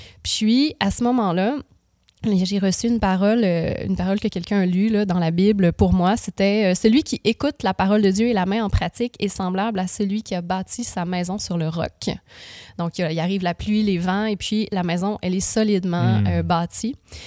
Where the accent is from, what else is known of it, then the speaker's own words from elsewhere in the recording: Quebec, Canada; now in Quebec City, Canada; moi, je viens de la campagne, je viens du Lac-Saint-Jean, un petit village, et puis je suis déménagée à Québec pour venir au cégep